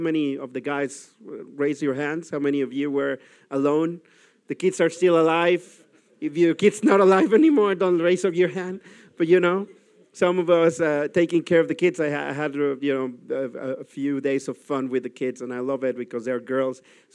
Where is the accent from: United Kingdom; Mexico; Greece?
Mexico; English is a second language; now in Netherlands; I'm originally from Mexico, and I promise the church that I will, at the end of the year, speak some more Dutch for sure.